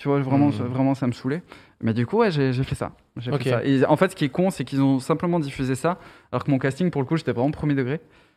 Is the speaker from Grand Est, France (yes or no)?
no; Nîmes, Occitanie, France; je me disais en plus il vient de Nîmes comme moi